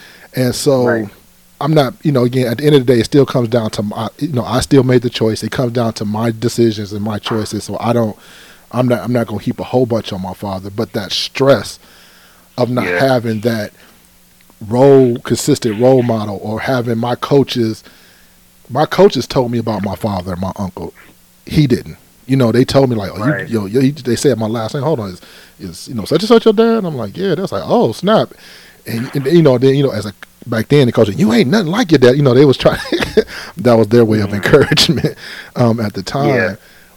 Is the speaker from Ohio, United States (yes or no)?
yes; Cleveland, Ohio, United States; I am from Cleveland. I am from the city.